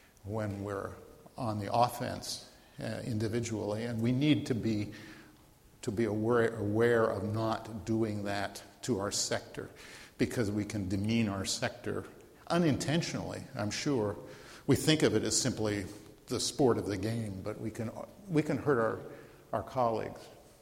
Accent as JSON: {"language": "English", "region": "Pennsylvania", "country": "United States", "said": "I come from Western Pennsylvania, as I said, and out there we have a term that we often call things like the EMS group will be mutual aid."}